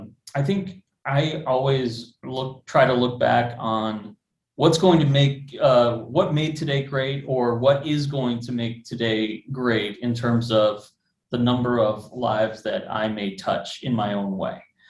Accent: Chicago, Illinois, United States; I am from Chicago. I am on the north side of the city.

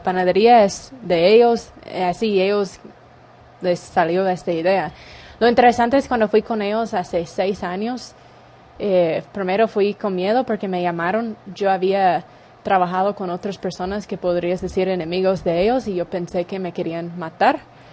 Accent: United States; Soy una mujer gringa y ahí estoy en medio de los que dicen que son los cabecillas

